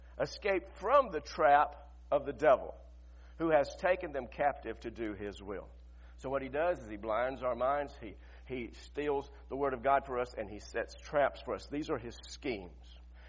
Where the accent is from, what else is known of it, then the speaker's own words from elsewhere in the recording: Griffin, Georgia, United States; When I was a boy growing up in Griffin, Georgia, we lived off on 155, had a farm and we raised cows and stuff.